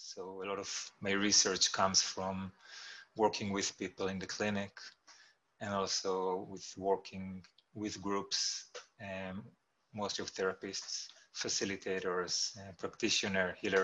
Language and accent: English; Israel; I hail from Israel and I live and teach here and also abroad, mostly in Russia, in Moscow, and lately much more online.